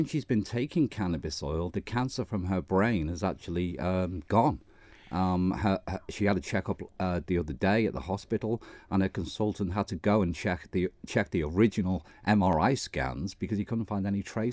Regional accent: Jamaica; now in Isle of Man; my home country of Jamaica

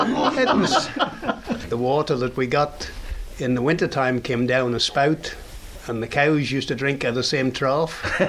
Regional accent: Cronknafeshig, Isle of Man; I was born in Cronknafeshig, out by Little London. There was no electric, no water when I was out there

